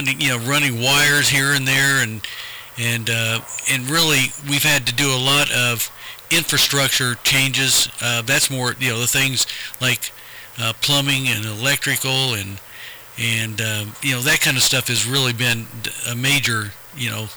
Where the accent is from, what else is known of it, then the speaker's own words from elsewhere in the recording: Marion, Ohio, United States; Well, I was born here in Marion. My wife and I both went to local schools. I went to Elgin. She went to River Valley.